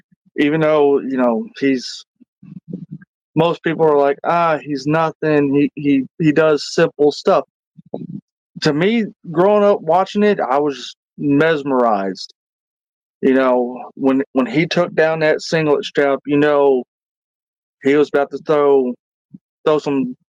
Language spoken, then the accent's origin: English; Kentucky, United States; You know, growing up in Kentucky, because every Tuesday night, Jerry Lawler and Jerry Jarrett's company would always be in Louisville every Tuesday night.